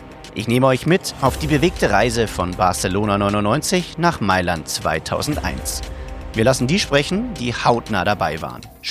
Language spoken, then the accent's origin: German; Bavaria, Germany; In meiner Heimat am Tegernsee, der keine Stunde entfernt von München liegt, spiele ich zu der Zeit selbst im Verein.